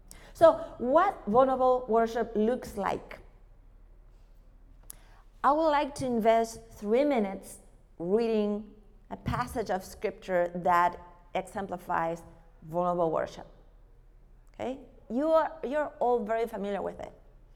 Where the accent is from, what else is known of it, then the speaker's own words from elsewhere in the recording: Uruguay; English is a second language; now in Spain; Now, I am from Uruguay, this little country in South America, and I live in Spain for 20 years.